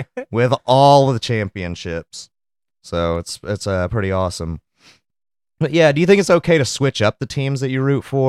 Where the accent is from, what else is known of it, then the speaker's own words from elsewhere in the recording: Iowa, United States; Yeah, I'm from Iowa here, new to the fan, Fever fan.